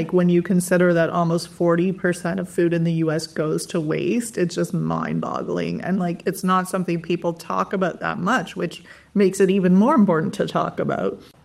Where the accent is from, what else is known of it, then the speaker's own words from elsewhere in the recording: Canada; growing up in Canada, there was always a recycling bin in your classroom, always a recycling bin at home.